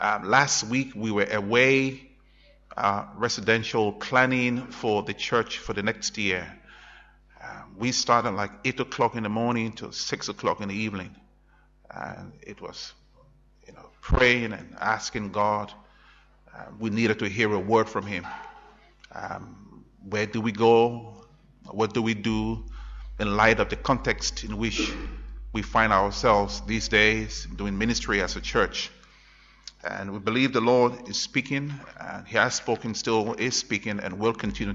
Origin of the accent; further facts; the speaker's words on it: Liberia; I was born in Liberia. You see, I was born in West Africa. So I'm from West Africa.